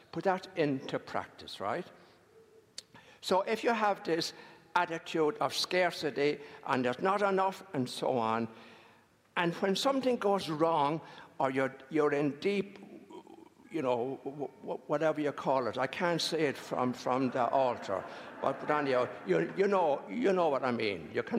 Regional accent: Ireland; moved away; I was born all those years ago in Ireland. And I grew up in Ireland after the Second World War.

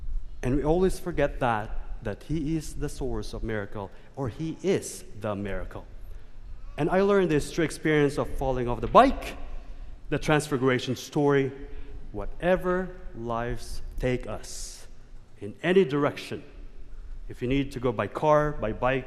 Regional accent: Philippines; Because I'm Filipino.

